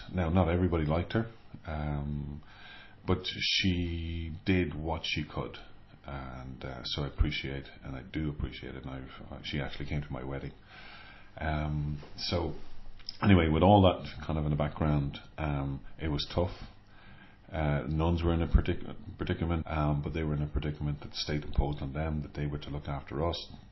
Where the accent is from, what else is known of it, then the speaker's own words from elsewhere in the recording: London, United Kingdom; born there; And I was born in London, 1961